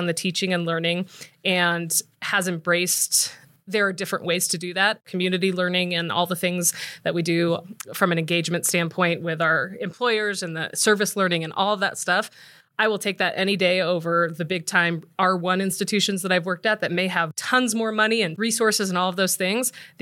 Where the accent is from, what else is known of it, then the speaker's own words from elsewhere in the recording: Los Angeles, California, United States; because I grew up in Los Angeles as well, went to school in San Diego